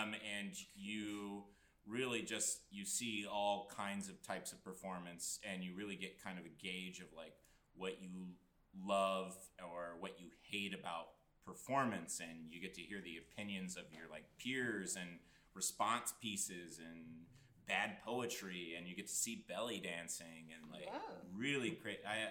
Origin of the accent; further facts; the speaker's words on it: Normal, Illinois, United States; now in Chicago, United States; I am from Normal, Illinois. I got into improv when I was in college. I did stand up and improv in high school very, very sporadically, but it probably wasn't until I was out of high school until I got into it. And I moved to Chicago to pursue comedy.